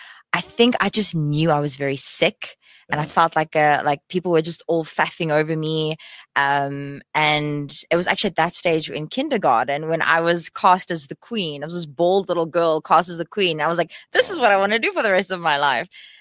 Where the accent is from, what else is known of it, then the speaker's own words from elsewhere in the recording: Witbank, Mpumalanga, South Africa; So I grew up in Witbank and needless to say, I'm actually proud of it.